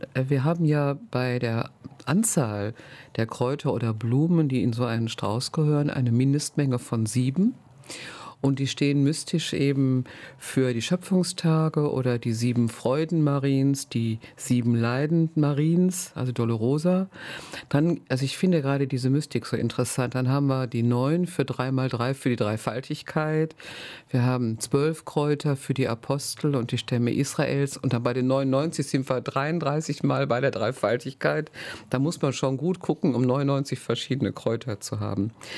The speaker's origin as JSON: {"language": "German", "region": "North Rhine-Westphalia", "country": "Germany", "said": "Ich stamme aus dem Ruhrgebiet"}